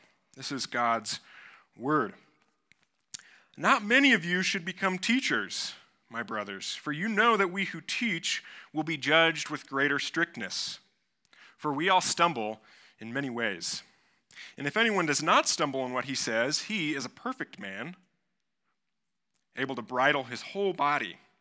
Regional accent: Kansas, United States; I'm from Kansas, grew up in Kansas, and it's, you know, pretty rural.

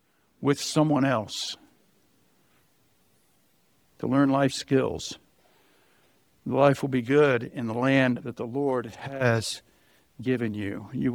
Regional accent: Colorado, United States; And people would say, oh, would you raise your kids in the South? I'm like, no, we're from Colorado.

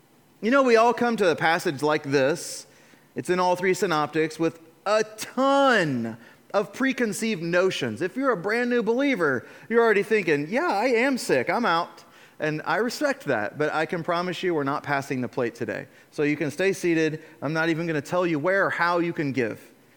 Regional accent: United States; But every single one of my experiences that I came through this passage was as an American.

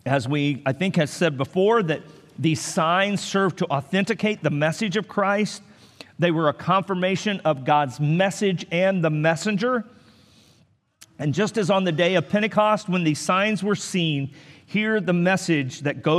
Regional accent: Wichita, Kansas, United States; oh, you're from Wichita. I'm from Wichita.

